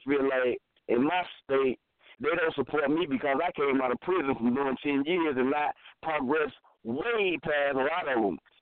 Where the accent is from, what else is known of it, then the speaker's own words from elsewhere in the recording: North Carolina, United States; And I'm from North Carolina.